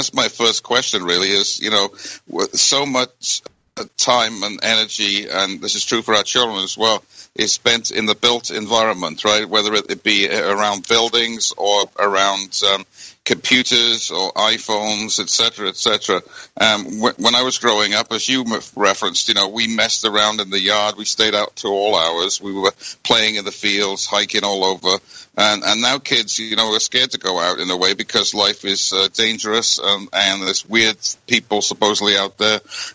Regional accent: United Kingdom; now in Fort Worth, United States; It reminds me of my home country of Britain here, nice and misty weather.

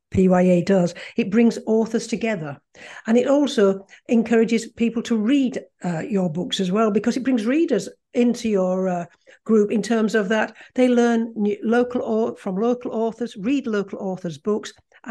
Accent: Bradford, Yorkshire and the Humber, United Kingdom; because I don't live in Yorkshire anymore, although I am originally from Bradford in West Yorkshire, so that's where my Yorkshire roots are.

